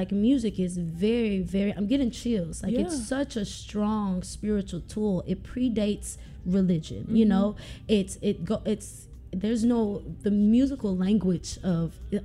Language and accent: English; Memphis, Tennessee, United States; I was born in Whitehaven. I went to elementary school out in East Memphis, and then high school in Carrierville and Germantown.